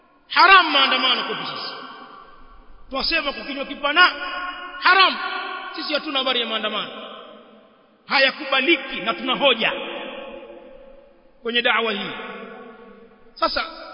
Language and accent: Swahili; Tanzania; haya tuliyozungumza kwa miaka mingi kule kwetu Tanzania